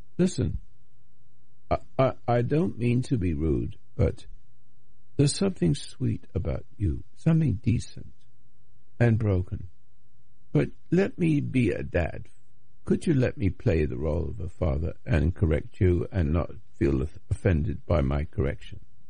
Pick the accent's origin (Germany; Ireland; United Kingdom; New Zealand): United Kingdom; England; now in United States; England, I'm an Englishman, American, but born in England